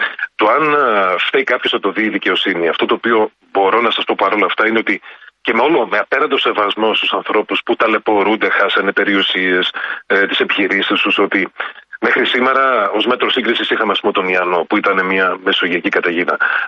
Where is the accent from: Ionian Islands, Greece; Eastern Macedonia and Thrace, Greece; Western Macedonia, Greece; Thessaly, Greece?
Thessaly, Greece; Είμαι Θεσσαλός, αλλά δεν μπορώ να μην σκέφτομαι τους ανθρώπους στον Εύρο